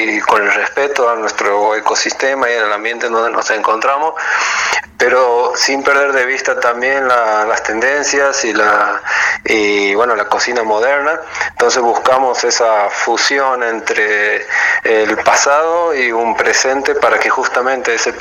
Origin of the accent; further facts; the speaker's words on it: Santiago del Estero, Argentina; de Santiago del Estero, cocinero.